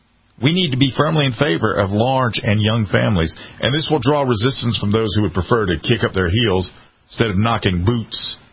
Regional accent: United States; If you're an immigrant and you're coming over here and you want to be an American like me, come on, brother, sister.

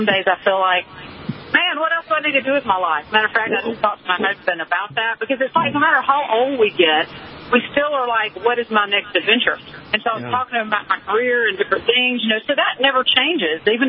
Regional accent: Deep South, United States; I was raised in the Deep South where we ate sugar at every meal.

